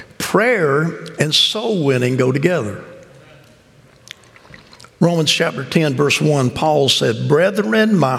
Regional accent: South Carolina, United States; I told you we grew up in South Carolina, so backward and hillbilly.

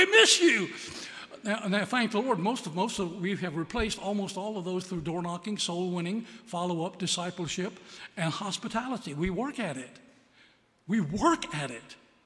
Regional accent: Lynchburg, Virginia, United States; I was born and raised up in Lynchburg, but don't let an old bus kid from Lynchburg be more excited about Buffalo Ridge than you are.

